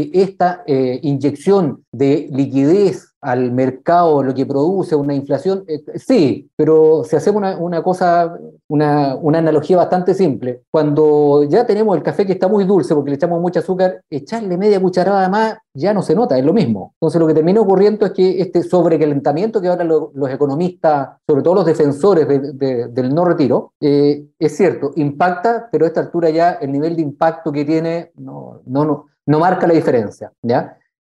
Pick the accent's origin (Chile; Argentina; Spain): Chile